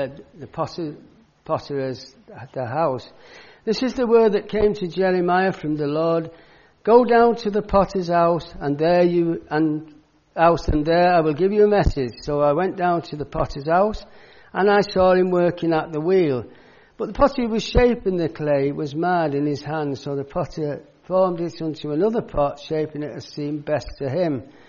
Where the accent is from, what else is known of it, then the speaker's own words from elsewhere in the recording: Warrington, North West England, United Kingdom; now in Ghana; I'm from Warrington in Lancashire, formerly in Lancashire. They moved us to Cheshire, which was causing outroar amongst the common people in Lancashire, in Latchford.